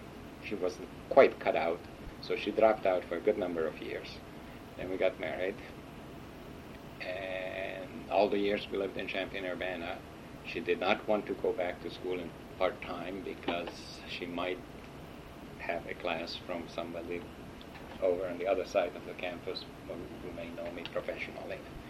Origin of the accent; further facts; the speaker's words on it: Serbia; the city where I was raised in Yugoslavia held a 50th anniversary commemoration of the deportations. It's now in Serbia.